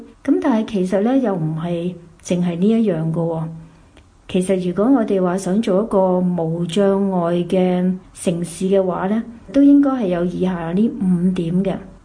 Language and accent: Chinese; Hong Kong; 各位收音机旁边的朋友大家好，我是来自香港的